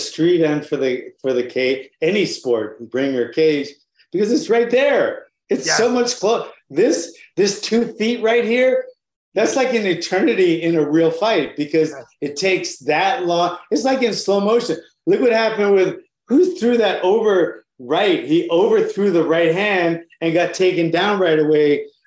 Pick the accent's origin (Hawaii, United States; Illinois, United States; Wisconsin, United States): Hawaii, United States; Honolulu; I got started in Honolulu, Hawaii. I'm from Honolulu, Hawaii